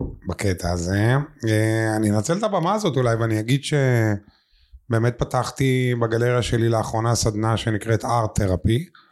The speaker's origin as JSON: {"language": "Hebrew", "town": "Bat Yam", "region": "Tel Aviv District", "country": "Israel", "tie": "born or raised there", "said": "כן, גדלתי בבת ים כל שנות ילדותי. הייתי ילד שמח."}